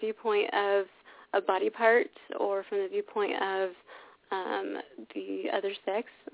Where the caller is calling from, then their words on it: Los Angeles, California, United States; I'm I'm in California.